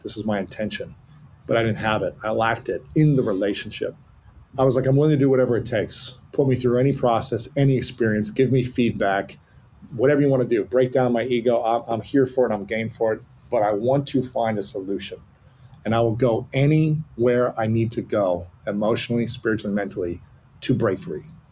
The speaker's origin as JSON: {"language": "English", "region": "Ohio", "country": "United States", "tie": "born or raised there", "said": "This is like stuff that would be against the code of an athlete, essentially, growing up in Ohio."}